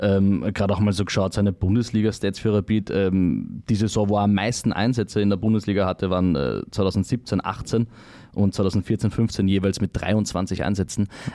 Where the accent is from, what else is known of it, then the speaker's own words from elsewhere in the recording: Vienna, Austria; Ich bin groß geworden in der Nähe von Schönbrunn